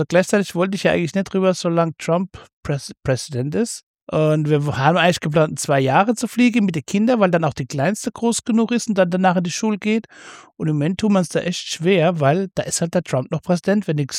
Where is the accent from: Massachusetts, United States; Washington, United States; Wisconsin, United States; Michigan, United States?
Washington, United States; Seattle; also ich komme ja aus Seattle